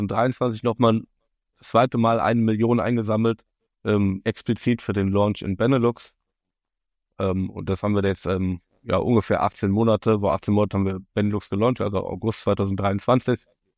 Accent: Frankfurt, Hesse, Germany; also als Frankfurter Jungs träumen wir davon, das mal zu machen.

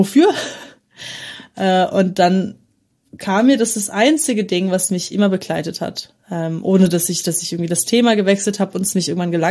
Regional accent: Frankfurt, Hesse, Germany; Und ich komme aus dem Raum Frankfurt.

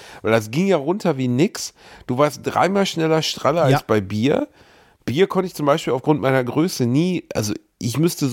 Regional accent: Bavaria, Germany

